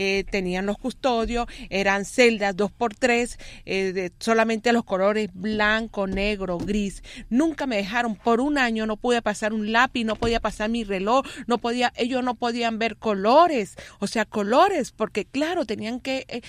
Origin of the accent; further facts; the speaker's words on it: Venezuela; moved away; No dejamos de ser venezolanos. Así estemos en la China, somos venezolanos.